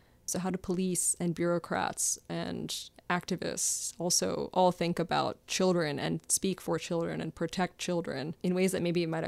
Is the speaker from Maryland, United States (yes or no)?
yes; Maryland, United States; and I grew up in Maryland, which I think has more comprehensive sex ed programming than other states.